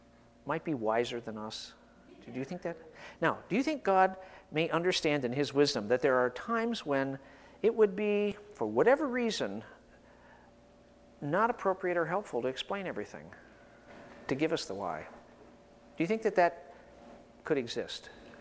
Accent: Midwest, United States; now in California, United States; I mean, when I came from the Midwest, we used to have bulletins

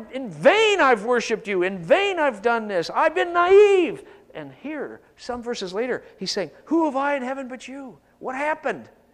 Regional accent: Midwest, United States; now in California, United States; I mean, when I came from the Midwest, we used to have bulletins

